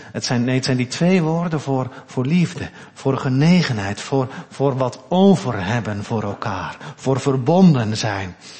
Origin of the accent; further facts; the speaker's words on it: Gelderland, Netherlands; Ik kom zelf van de Veluwe, daar gebruiken we wat minder woorden.